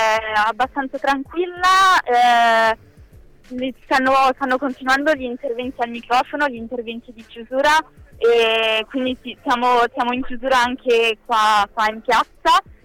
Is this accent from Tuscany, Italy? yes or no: no; Trentino-Alto Adige, Italy; per quello che percepisco io anche da Trentina